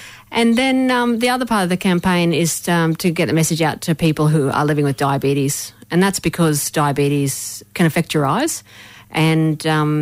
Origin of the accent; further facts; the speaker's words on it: Rockhampton, Queensland, Australia; now in Brisbane, Australia; I'm from Rocky originally, grew up there on Darumbal country, and I moved down to Brisbane in about 95, so been down here for quite a while now.